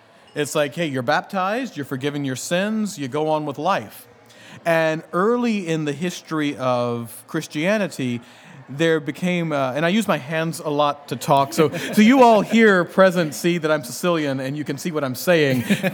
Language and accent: English; Louisiana, United States; Well, now I'm from Louisiana. It's also Mardi Gras.